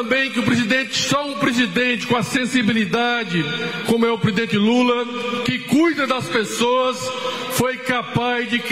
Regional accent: Ceará, Brazil; e eu sou cearense, fui governador do meu estado durante 8 anos

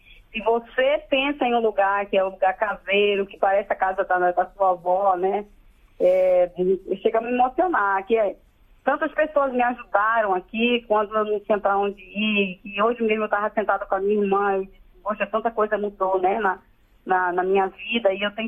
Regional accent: Recife, Pernambuco, Brazil; now in Belém, Brazil; eu fui uma pessoa que vim de Recife, não que lá é a terra assim que eu tenho grande sonho, inclusive eu tô querendo morar lá esse ano agora, mas essa terra aqui me acolheu e acolheu meus pais.

